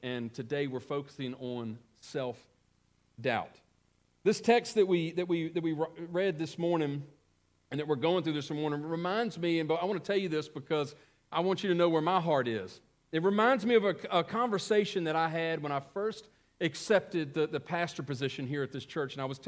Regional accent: United States; because we're from America, people want to invite us

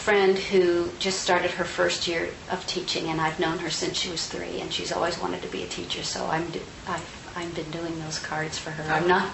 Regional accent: Massachusetts, United States; I'm from Massachusetts.

